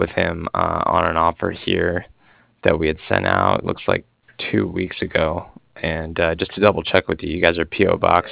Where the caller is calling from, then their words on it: Cardiff, Wales, United Kingdom; I was calling from Cardiff, and I was calling regarding some financing that was done with Trans Factors.